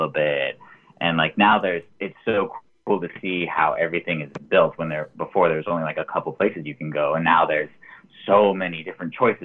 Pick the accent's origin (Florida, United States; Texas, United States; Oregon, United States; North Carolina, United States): Oregon, United States; Baker City; But yeah, I'm originally from Baker City, Oregon, in Eastern Oregon.